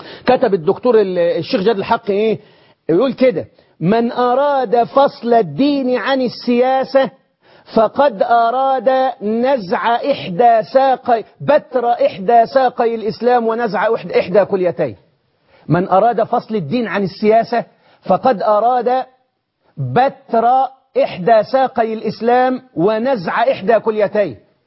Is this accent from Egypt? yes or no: yes; Egypt; زي ما بيقول عندنا في مصر كده.